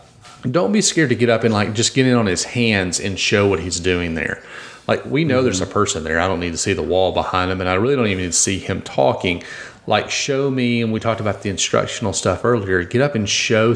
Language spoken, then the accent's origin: English; Mississippi, United States; growing up in Mississippi, I'm a big Ole Miss fan